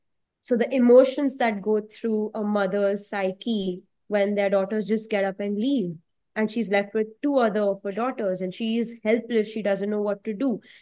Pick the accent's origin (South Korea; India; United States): India; I mean, I'm an Indian, and this time we have an Indian film